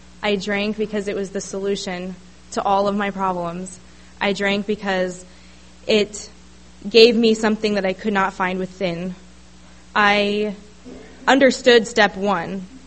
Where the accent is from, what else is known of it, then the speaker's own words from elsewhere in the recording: Julian, California, United States; and I grew up in Julian. I think some of you may know where that is. Very small town